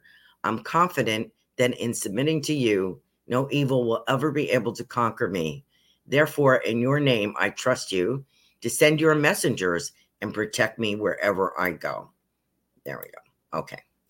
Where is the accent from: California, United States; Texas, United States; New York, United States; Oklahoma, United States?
New York, United States; Let me tell you, I was originally from New York State and I thought it was snowy there.